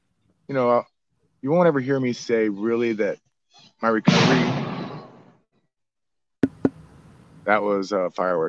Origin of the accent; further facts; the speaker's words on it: St. Louis, Missouri, United States; someone had overheard that was staying at Charlie Street that I was from St. Louis, and I was looking for a place to go